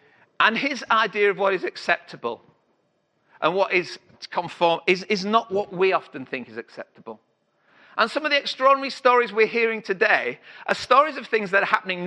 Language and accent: English; Yorkshire and the Humber, United Kingdom; now in Sheffield, United Kingdom; I had to learn Sheffield when I came here, and I'm a Yorkshireman. But we speak proper up in North Yorkshire, not like you lot down here.